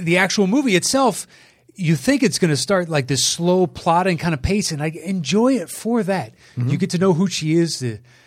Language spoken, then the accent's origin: English; Nashville, Tennessee, United States; born there; Even though like I was born in Nashville, all my family, my mom's side of the family is about 90% in Nashville.